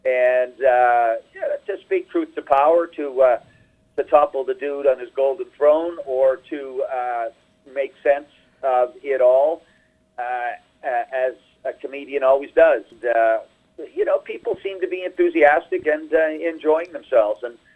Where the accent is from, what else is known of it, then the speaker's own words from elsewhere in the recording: the Maritimes, Canada; I'm originally from the Maritimes, just gleaning stories and observations from people and place.